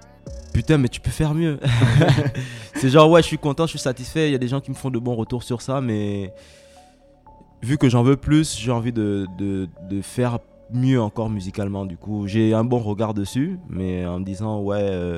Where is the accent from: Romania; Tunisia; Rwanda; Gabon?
Gabon; now in France; Du Gabon.